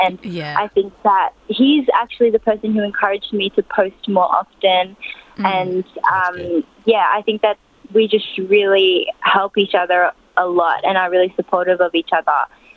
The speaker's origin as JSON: {"language": "English", "country": "Australia", "tie": "born or raised there", "said": "And growing up in Australia, like, we had Australian friends, family friends."}